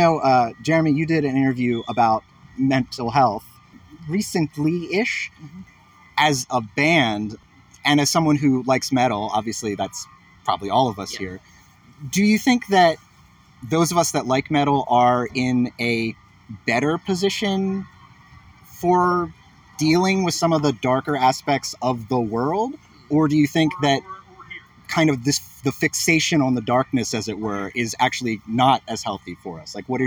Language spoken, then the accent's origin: English; Pennsylvania, United States; there was a festival in my hometown in Pennsylvania